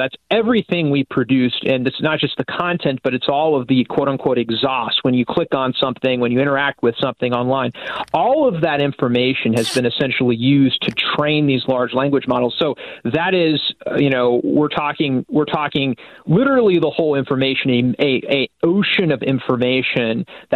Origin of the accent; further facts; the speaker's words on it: California, United States; I think of my home state of California.